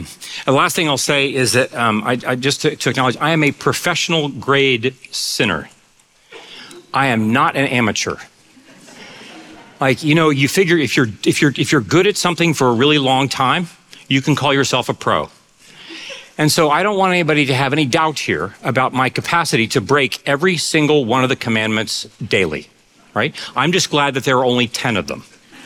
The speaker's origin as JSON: {"language": "English", "region": "Ohio", "country": "United States", "tie": "born or raised there", "said": "I'm, you know, for full disclosure, I grew up in Ohio. I'm the youngest of four sons."}